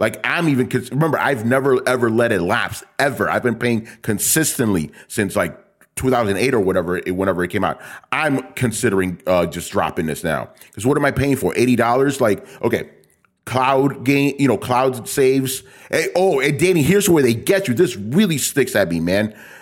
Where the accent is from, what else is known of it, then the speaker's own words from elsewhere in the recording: New York, United States; You know, I'm from New York, people, with the MTA